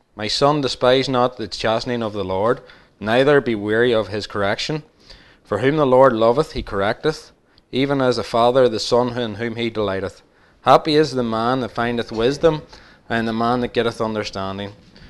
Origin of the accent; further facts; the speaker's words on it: Lisburn, Northern Ireland, United Kingdom; born there; I was born in Lisburn, in Langham Valley Hospital. I was brought up in a Christian home.